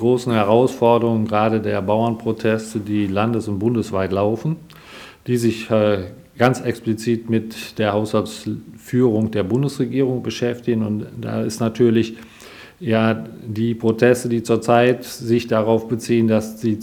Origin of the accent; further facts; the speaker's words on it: Zülpich, North Rhine-Westphalia, Germany; born there; now in Kosa, Germany; 62 Jahre alt, geboren in Zülpich in Nordrhein-Westfalen, wohne seit 1994 in Kosa bei Köthen